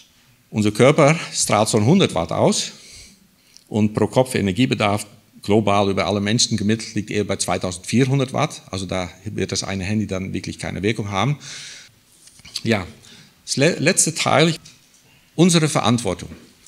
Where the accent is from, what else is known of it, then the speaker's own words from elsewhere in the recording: Southern Germany, Germany; ich komme eher hier aus dem Süden von Deutschland